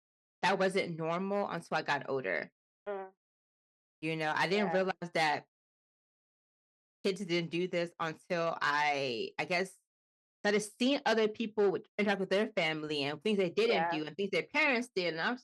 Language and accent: English; Nigeria; especially being Nigerian and being in such a small knit culture, community, people can label you good girl, bad girl.